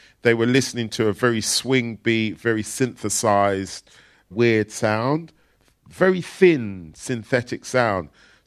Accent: United Kingdom; accent: English; So I'm losing my English accent

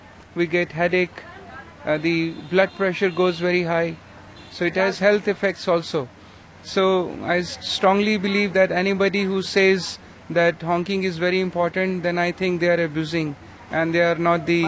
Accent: Delhi, India; I'm originally from Delhi, born and brought up here.

